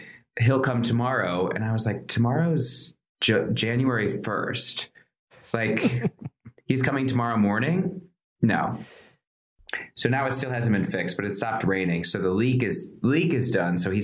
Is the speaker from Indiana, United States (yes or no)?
yes; Indiana, United States; also born or lived in Chicago; I was born in Chicago, but I grew up in Indiana. I can't claim being from Chicago, you know.